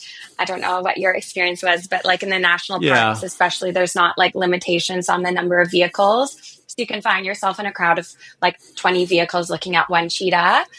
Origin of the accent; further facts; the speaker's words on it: Canada; When I was growing up in Canada